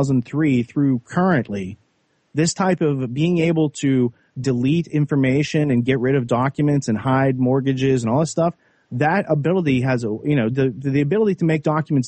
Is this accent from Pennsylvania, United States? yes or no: yes; Pennsylvania, United States; I grew up in Western Pennsylvania, pretty naive.